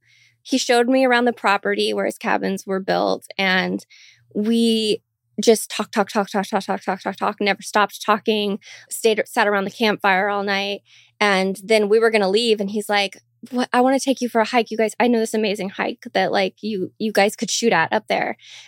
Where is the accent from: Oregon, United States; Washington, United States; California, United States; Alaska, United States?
Oregon, United States; Portland; I thought I could handle it because I'm like, whatever, I'm from Portland, yeah.